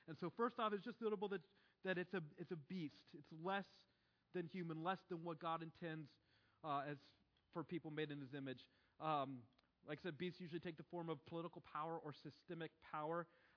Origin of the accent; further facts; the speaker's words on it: Ohio, United States; including the city that's closest to my hometown, Cincinnati, Ohio.